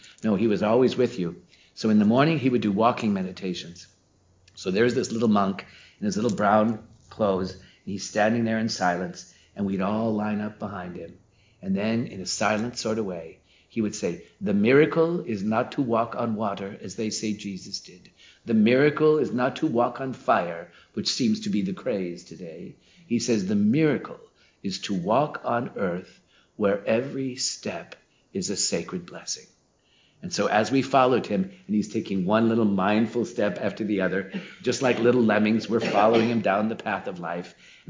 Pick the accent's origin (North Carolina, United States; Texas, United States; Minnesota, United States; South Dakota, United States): South Dakota, United States; And I put my home state of South Dakota.